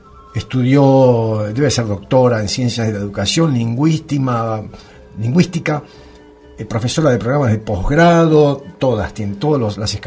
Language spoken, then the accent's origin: Spanish; Argentina; born there; yo nací en La Puna y las cosas que aprendí ahí, loco, estaban re buenas.